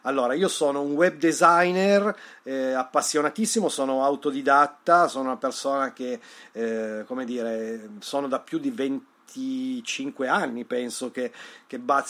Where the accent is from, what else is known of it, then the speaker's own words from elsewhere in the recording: Ferrara, Emilia-Romagna, Italy; moved away as an adult; also born or lived in Turin; now in Germany; Io sono da 10 anni che sono qui in Germania, sono venuto perché io vengo dal nord Italia, sono di Ferrara, ma ho vissuto 35, forse 36 anni a Torino, quindi mi sento un po' più torinese